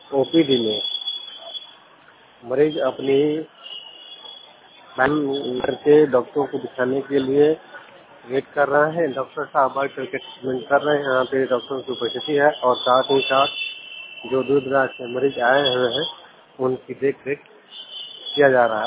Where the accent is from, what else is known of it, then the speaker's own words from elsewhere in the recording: Bihar, India; भगवान प्रखंड जिला कैमूर का निवासी हूँ।